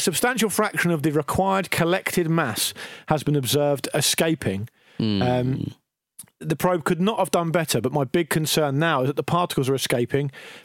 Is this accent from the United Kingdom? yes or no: yes; United Kingdom; because that's not our place as British people.